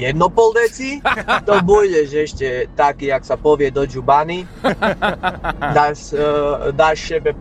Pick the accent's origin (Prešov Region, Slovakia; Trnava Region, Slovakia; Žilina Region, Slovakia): Prešov Region, Slovakia; Poprad; ja som z východu, úplne z východu, ešte len z Popradu.